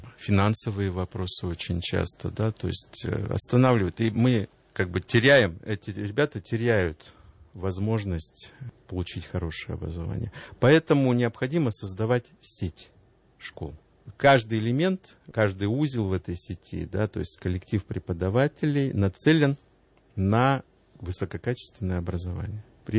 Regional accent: Alapayevsk, Sverdlovsk Oblast, Russia; born there; Я не из Москвы, я родился в Алапаевске. Такой известный город на Урале с очень тяжелой, может быть, судьбой определенной.

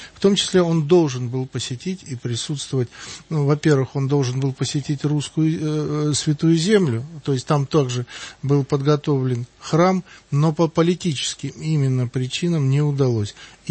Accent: Vladivostok, Primorsky Krai, Russia; Да, я из Владивостока.

